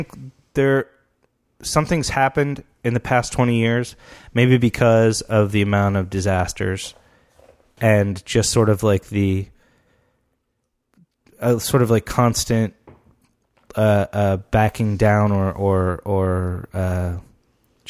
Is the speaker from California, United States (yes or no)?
no; Houston, Texas, United States; Yeah, I grew up in Houston, Space City.